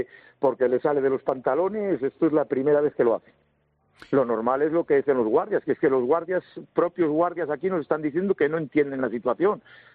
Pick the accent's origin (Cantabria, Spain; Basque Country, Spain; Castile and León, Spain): Castile and León, Spain; para irme para mi pueblo, hacia Puebla de Sanabria.